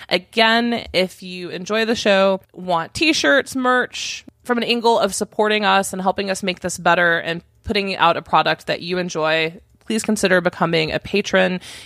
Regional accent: the South, United States; I grew up personally in the South, and I went to a private school that was Christian-backed

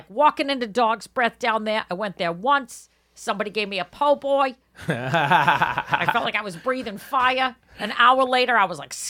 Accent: United States; Well, first of all, I like that my argument for being very American is the fact that we are the heart of America.

